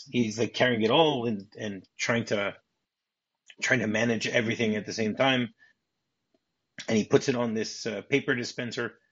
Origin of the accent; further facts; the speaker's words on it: Midwest, United States; I mean, I'm from the Midwest, so, I would say stop off in Detroit.